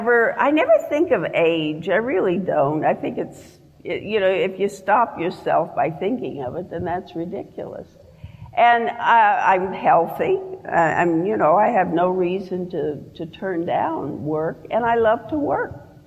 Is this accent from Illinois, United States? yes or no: yes; Illinois, United States; I was born and brought up in Illinois